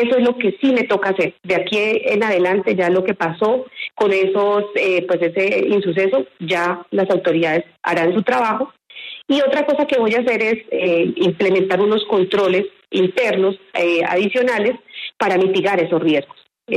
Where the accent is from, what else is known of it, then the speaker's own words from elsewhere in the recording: Aquitania, Boyacá, Colombia; born there; yo nací en Aquitania, Boyacá. Mi papá fue agricultor de cebolla larga, mi mamá una profesora de escuela rural.